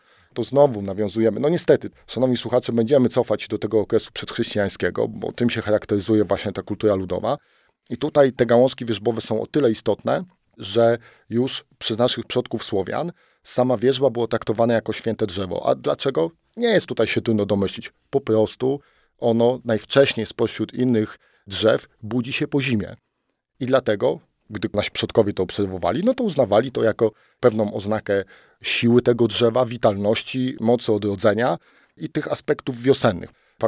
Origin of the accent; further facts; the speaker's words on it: Łódź, Łódź Voivodeship, Poland; jako dziecko, jeszcze mieszkając w Łodzi też, moja babcia pochodziła spod Łodzi